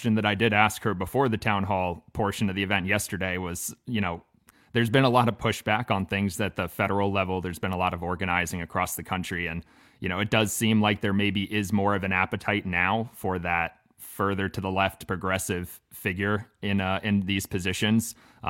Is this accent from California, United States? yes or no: no; Long Island, New York, United States; Long Island originally.